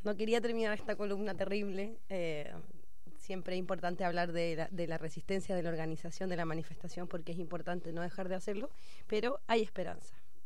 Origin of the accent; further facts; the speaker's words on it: Chile; yo soy chilena, no argentina.